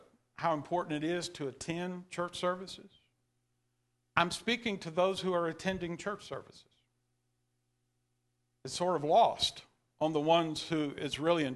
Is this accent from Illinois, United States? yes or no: no; Texas, United States; I'm from East Texas.